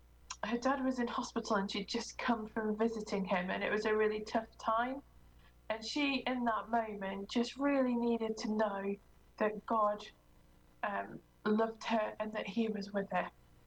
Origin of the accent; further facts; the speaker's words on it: United Kingdom; But being very British, I did the only reasonable option and ignored that request